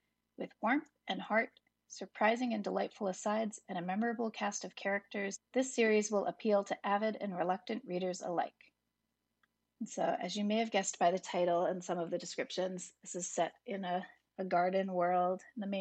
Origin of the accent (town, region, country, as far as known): Hudson, New York, United States